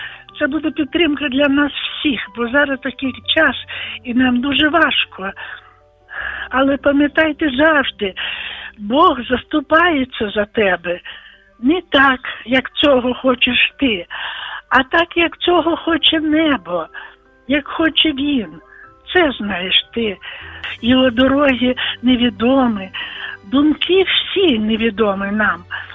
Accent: Volyn Oblast, Ukraine; я з Волині.

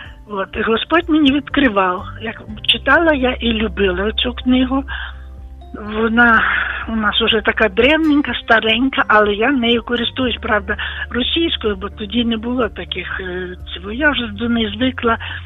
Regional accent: Volyn Oblast, Ukraine; я з Волині.

